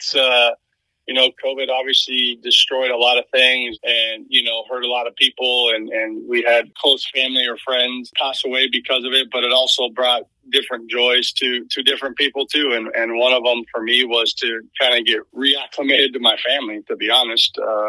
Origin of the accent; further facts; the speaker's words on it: Long Beach, California, United States; I ended up being a senior transfer from Texas Tech to Long Beach State back to my hometown.